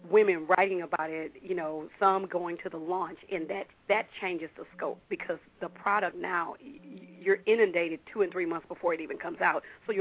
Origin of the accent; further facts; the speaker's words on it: Texas, United States; also born or lived in Louisiana; now in Washington, United States; So I'm originally from Texas and Louisiana, so I live in D.C. now